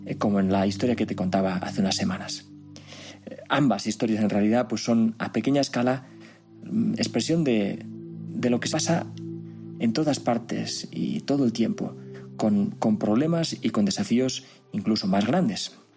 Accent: Barcelona, Catalonia, Spain; el periódico con el que crecí en Barcelona, que se llama La Vanguardia

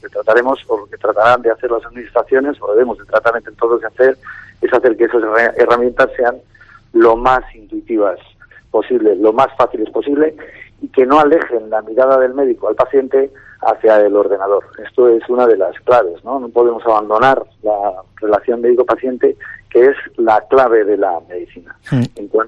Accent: Santander, Cantabria, Spain; Yo soy santanderino, el cántabro

